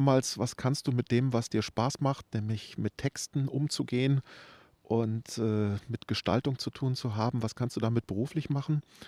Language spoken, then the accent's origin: German; Wiesbaden, Hesse, Germany; ich bin in Wiesbaden groß geworden